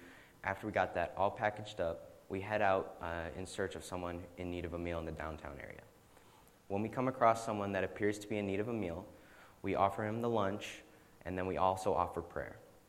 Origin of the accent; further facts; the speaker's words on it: Mishawaka, Indiana, United States; I'm from Mishawaka, Indiana